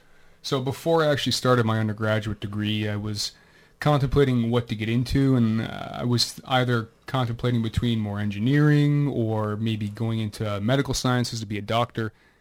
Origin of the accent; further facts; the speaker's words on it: Niagara, Ontario, Canada; being born and raised in Niagara, being surrounded by the Great Lakes